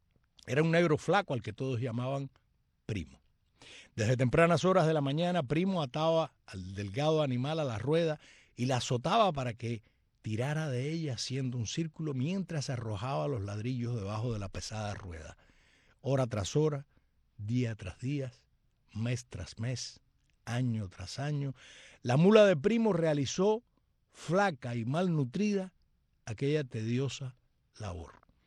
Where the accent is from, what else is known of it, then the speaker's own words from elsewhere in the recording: Central Mercedes, Matanzas, Cuba; En el Central Mercedes, 6 de agosto, mi pueblo natal, en la provincia de Matanzas